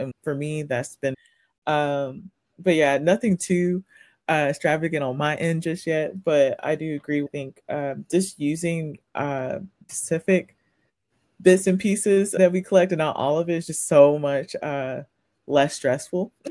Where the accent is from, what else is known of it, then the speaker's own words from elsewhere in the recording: Memphis, Tennessee, United States; So it's funny because I'm from Memphis